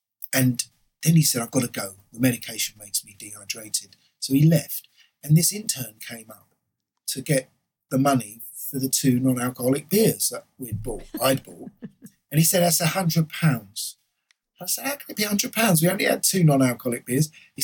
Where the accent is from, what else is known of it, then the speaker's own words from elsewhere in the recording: Islington, London, United Kingdom; Islington